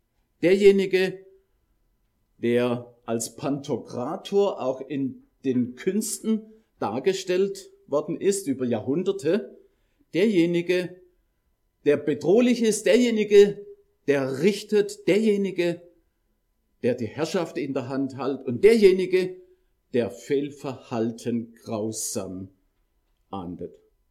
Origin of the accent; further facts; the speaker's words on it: Baden-Württemberg, Germany; accent: Swabian; ich komme aus Württemberg, das werdet ihr spätestens jetzt schon gemerkt haben an meiner Sprachmelodie